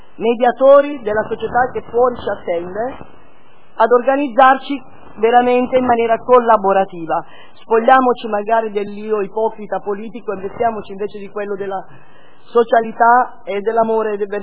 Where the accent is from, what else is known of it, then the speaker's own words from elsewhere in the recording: Sicily, Italy; E quando dico a pagamento, da siciliana che sono, vi assicuro che esiste.